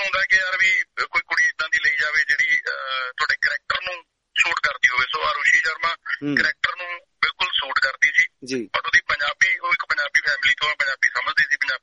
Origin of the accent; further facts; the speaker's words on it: Punjab, India; accent: Malwai; ਮੈਂ ਪਟਿਆਲੇ ਦੇ ਨੇੜੇ, ਮੇਰਾ ਪਿੰਡ ਹੈ, ਸੋ ਮਾਲਵੇ ਤੋਂ ਬਿਲੋਂਗ ਕਰਦਾ